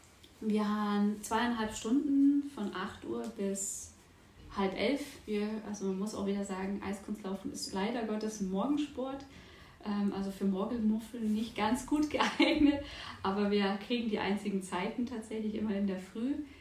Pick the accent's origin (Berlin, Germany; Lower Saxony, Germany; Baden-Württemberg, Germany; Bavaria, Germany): Bavaria, Germany; Munich; Ich komme aus München direkt